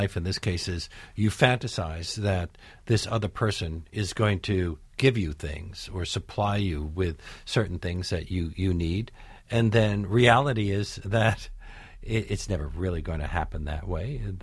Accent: New York, United States; also born or lived in England; Now, I grew up in New York in an environment where everybody believed in the efficacy of psychotherapy. And then I went to school in England where nobody seemed to believe in it.

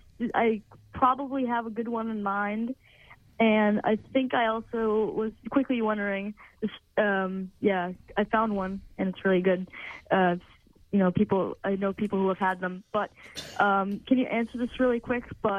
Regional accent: Canada; I'm Canadian

